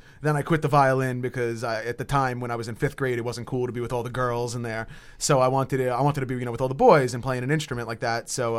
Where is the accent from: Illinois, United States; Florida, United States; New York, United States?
New York, United States; Plainview; I'm from Plainview. These guys are from Levittown.